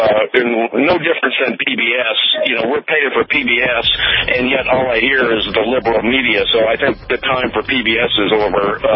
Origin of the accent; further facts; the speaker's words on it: Montana, United States; now in North Carolina, United States; Well, actually, I'm from Montana, but my dad was born in Mandan, and I now live in North Carolina on a lake, which doesn't freeze, P.S.